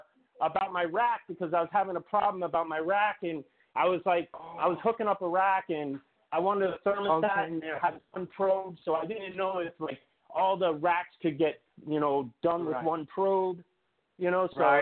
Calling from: Miami, Florida, United States; I'm calling from Miami, Florida.

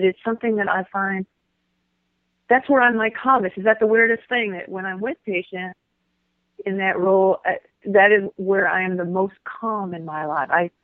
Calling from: Moody, Texas, United States; I am calling from a small town right outside of Waco, Texas, called Moody, Texas.

